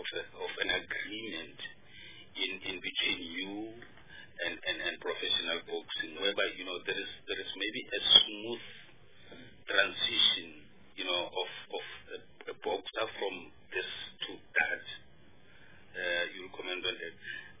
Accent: North West, South Africa; For instance, I'm from the Northwest. In certain parts of my province

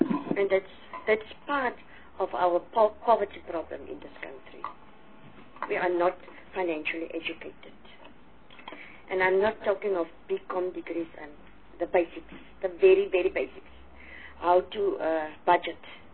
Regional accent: Northern Cape, South Africa; I'm from the Northern Cape, that's why I'm asking.

